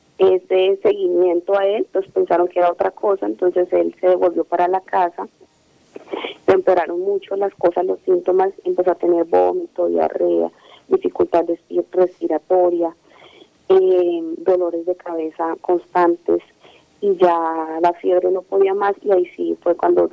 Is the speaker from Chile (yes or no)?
no; Villavicencio, Meta, Colombia; now in Bogotá, Colombia; nosotros somos de Villavicencio, entonces nosotros acá en Bogotá somos los cuatro nada más.